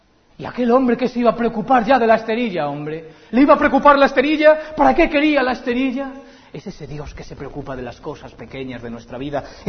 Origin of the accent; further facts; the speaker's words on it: Basque Country, Spain; Sí, porque somos vascos, y el cielo lo sabe.